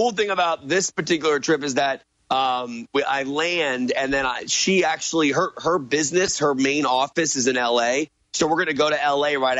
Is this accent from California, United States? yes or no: no; Newport News, Virginia, United States; I'm from Newport News. So Vick went to Warwick High School, which is about 2 miles to the left of my neighborhood.